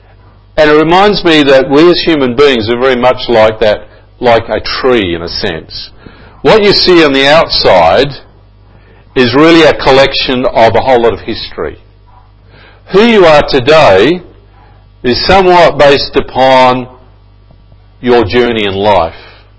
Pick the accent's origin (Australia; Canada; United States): Australia; Adelaide, South Australia; When I was a boy growing up in Adelaide